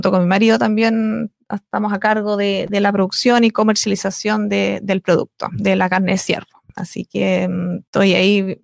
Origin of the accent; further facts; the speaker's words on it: Osorno, Los Lagos, Chile; yo soy osornina, nací y criada en Osorno, nací y criada en el campo, muy aquí cerquita en Río Negro, vive mi familia, y así que siempre ligada a la tierra, son agricultores también, y de chiquitita era estar todos los días en el campo